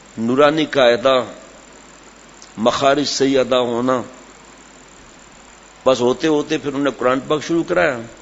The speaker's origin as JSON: {"language": "Urdu", "town": "Karachi", "region": "Sindh", "country": "Pakistan", "tie": "born there", "said": "کراچی میں ہجرت کر کے، بابا میری پیدائش ہی کراچی کی"}